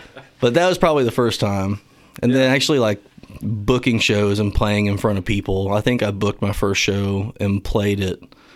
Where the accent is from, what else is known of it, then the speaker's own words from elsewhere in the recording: Kentucky, United States; From southeastern Kentucky. You know, kind of how the state has that little tip on the eastern edge there, right around that tip, kind of close to Pikeville.